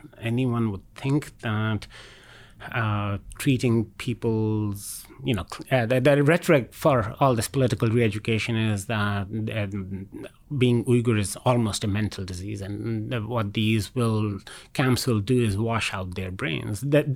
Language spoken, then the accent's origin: English; Pakistan; I grew up in Pakistan